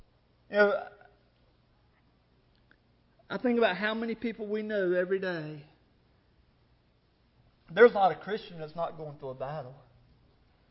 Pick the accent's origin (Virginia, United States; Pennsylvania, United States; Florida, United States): Virginia, United States; There's times that I know there's a little lady in the church that I grew up in there in Virginia.